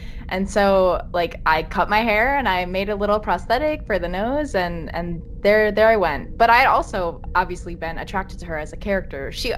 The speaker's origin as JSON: {"language": "English", "region": "Wisconsin", "country": "United States", "tie": "born or raised there", "moved": "as an adult", "lives_now": "Japan", "said": "And when I was home this summer, before I moved here to Japan, I had some time to be in Wisconsin, my home state"}